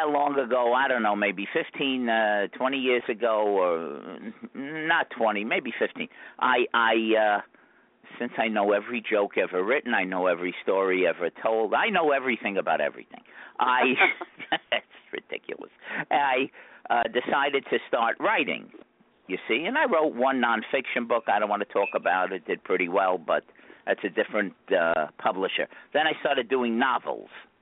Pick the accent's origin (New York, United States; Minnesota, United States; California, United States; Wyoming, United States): New York, United States; Brooklyn; Yeah, I grew up in Brooklyn.